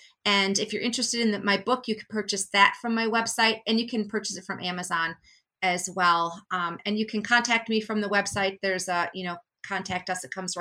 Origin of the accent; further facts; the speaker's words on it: Edgerton, Wisconsin, United States; I am a hygienist from Edgerton, Wisconsin, population 4,500.